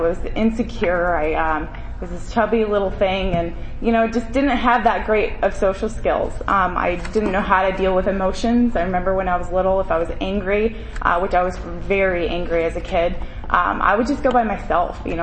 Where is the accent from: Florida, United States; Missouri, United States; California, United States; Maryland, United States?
Missouri, United States; St. Charles; I grew up in St. Charles, Missouri. And I had a pretty normal life.